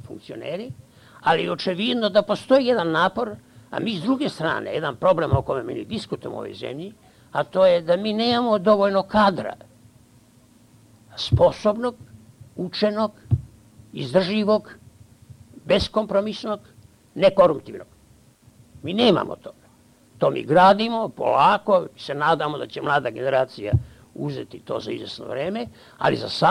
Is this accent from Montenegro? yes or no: no; Serbia; Ali ja postavljam sebi pitanje ovoga trenutka kao Srbin.